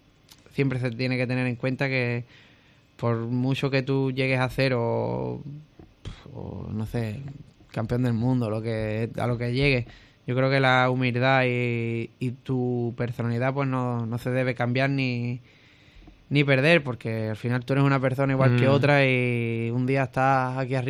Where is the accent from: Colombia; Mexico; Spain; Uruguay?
Spain; Andalusia; Mi pueblo colapsado completo. Y la verdad que es increíble sentir ese apoyo de la afición, aparte de la gente de mi pueblo, de la gente de aquí, de Cádiz y de Andalucía